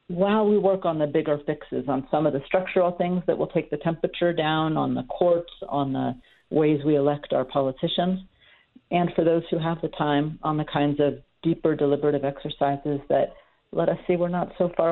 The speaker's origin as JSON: {"language": "English", "town": "Fairbanks", "region": "Alaska", "country": "United States", "lives_now": "Washington, D.C., United States", "said": "But I come from Fairbanks, Alaska, and one of the things that I realized when I moved to Washington, D.C., was just how different life is when you live in a rural area than a city"}